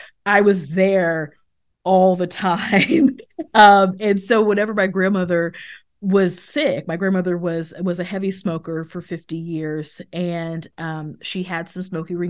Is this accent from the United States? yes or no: yes; Kansas City, United States; But I grew up outside of Kansas City, and I had I guess relatively large extended family, and in fact that's who helped raise me.